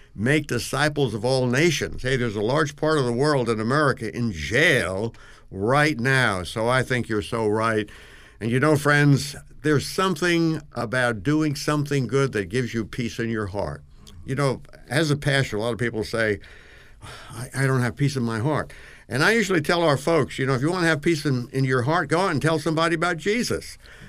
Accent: New York City, New York, United States; New York City is my hometown.

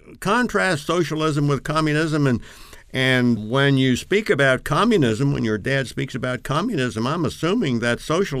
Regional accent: New York City, New York, United States; I'm originally from New York City, and I'm 78 years of age

